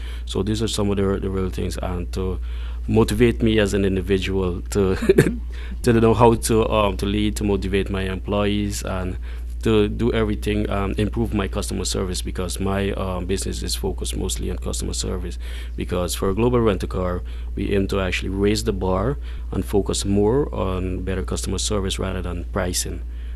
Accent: Guyana; now in Sint Maarten; I'm actually from Guyana, and I moved to St. Martin 10 years ago.

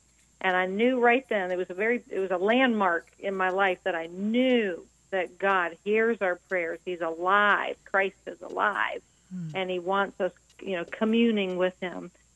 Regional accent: Virginia, United States; I grew up, well, two different places, in Fairfax County, Virginia, which is not too far from Washington, D.C. And then at 12, we moved to the country out on the Chesapeake Bay, still in Virginia. So I'm a Virginia girl.

